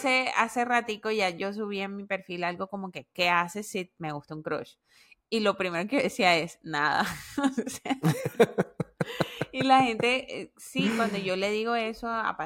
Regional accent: Colombia; yo nunca he ido a Tunja, a pesar de que soy colombiana y todo lo demás, nunca he ido a Tunja

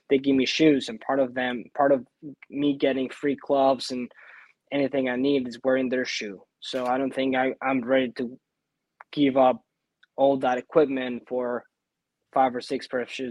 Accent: Córdoba, Veracruz, Mexico; I grew up in Cordova. That's east, right in the Gulf of Mexico, in the state of Veracruz. We're right next to the water, about a 45-minute drive inland.

